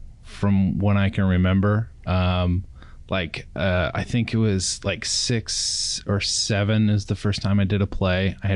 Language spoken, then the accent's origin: English; Glencoe, Minnesota, United States; Like they had the Buffalo Creek Theater Players in my hometown of Glencoe, Minnesota.